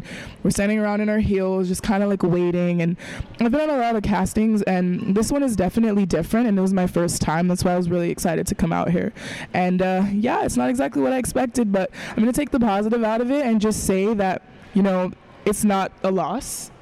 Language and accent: English; Tampa, Florida, United States; From Tampa. I drove out six hours to get here, actually.